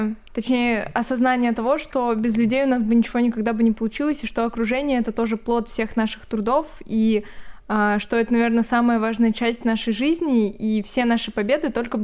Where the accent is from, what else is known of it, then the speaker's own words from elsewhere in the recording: Kovrov, Vladimir Oblast, Russia; Я родом из города Коврово